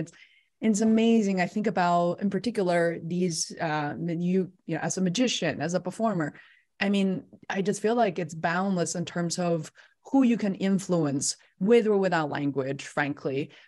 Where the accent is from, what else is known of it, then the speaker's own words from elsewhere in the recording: Beijing, China; now in United States; I came to the U.S. 22 years ago. I grew up in Beijing, which I forgot to mention.